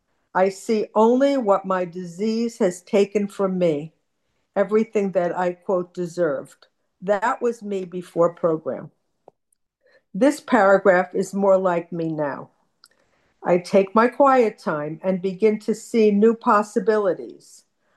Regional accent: New Jersey, United States; I'm a compulsive overeater, food addict, and nighttime eater. Triple whammy. I'm from Central New Jersey.

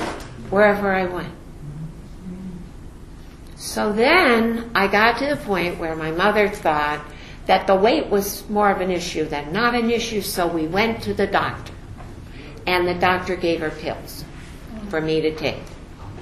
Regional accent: New York, United States; I'm from New York. I bought my wedding gown in the Bowery.

